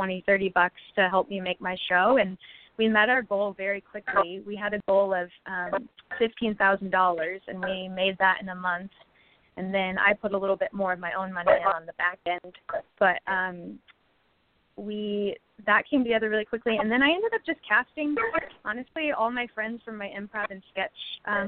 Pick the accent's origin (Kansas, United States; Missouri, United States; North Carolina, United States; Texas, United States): Kansas, United States; Well, I think, as I said, growing up in Kansas